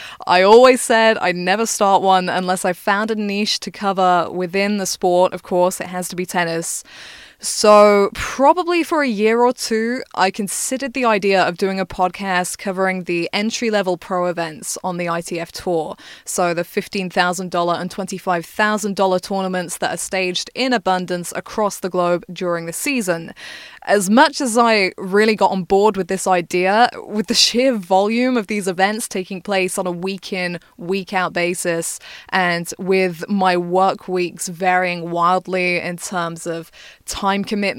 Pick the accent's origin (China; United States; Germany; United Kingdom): United Kingdom; England; but I am born and bred English, for what it's worth.